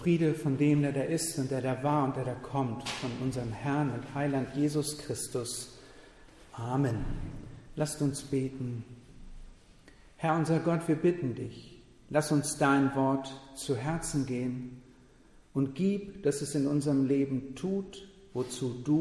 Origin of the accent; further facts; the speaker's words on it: Verden an der Aller, Lower Saxony, Germany; Damals, als Jugendlicher, auf der Domweih, der jährlichen Juni-Kirmes-Rummelsause meiner Heimatstadt Verden an der Aller.